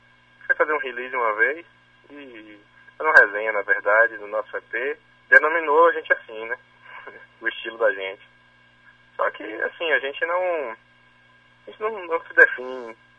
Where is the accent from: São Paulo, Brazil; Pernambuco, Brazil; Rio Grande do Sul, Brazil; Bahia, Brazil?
Bahia, Brazil; Salvador; Nós somos de Salvador.